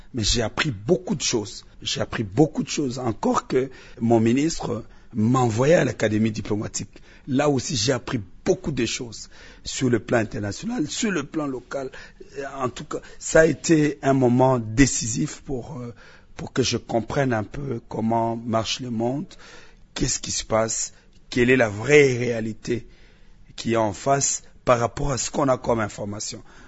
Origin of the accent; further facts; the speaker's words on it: Isiro, Haut-Uélé, DR Congo; Vous voyez, moi, je viens d'Issiro